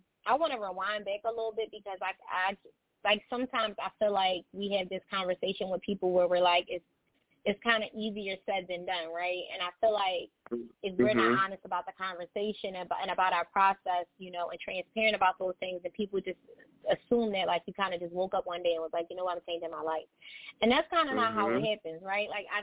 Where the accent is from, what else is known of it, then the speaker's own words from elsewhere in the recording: Philadelphia, Pennsylvania, United States; I'm from Philly, Philadelphia, Pennsylvania. Mm-hmm. lived in Philly my whole entire life.